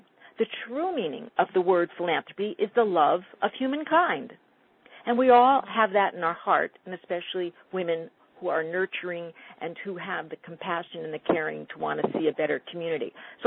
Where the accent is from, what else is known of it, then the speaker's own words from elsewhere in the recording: Albany, New York, United States; I grew up in Albany, New York, and we used to go down there and get a cork because we had those little cork guns